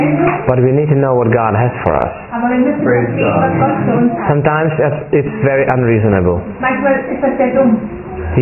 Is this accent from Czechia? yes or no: yes; Czechia; English is a second language; I'm from the Czech Republic.